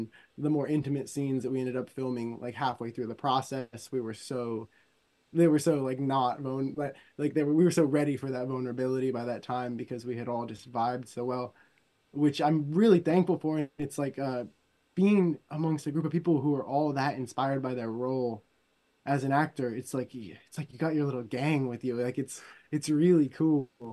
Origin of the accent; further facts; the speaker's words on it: Oregon, United States; And then growing up in Oregon, there's a lot of interaction with wildlife and with deer